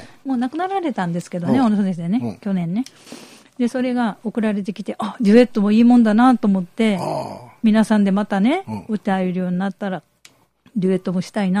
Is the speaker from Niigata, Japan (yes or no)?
no; Fukuoka, Japan; でも私、あの九州の福岡ですから、なまってるかもわかりません。